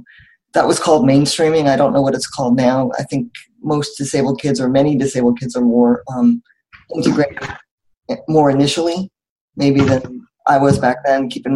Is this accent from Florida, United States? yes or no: no; Philadelphia, Pennsylvania, United States; I'm 53. I'm from Philadelphia, more or less, and I have spastic cerebral palsy.